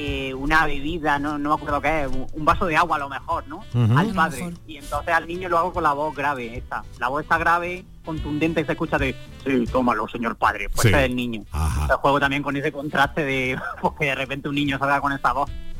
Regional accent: Almería, Andalusia, Spain; el amor que yo le tengo a Andalucía y a mi tierra, Almería

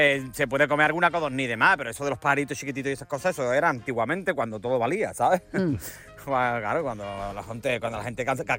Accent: Seville, Andalusia, Spain; si soy de Sevilla

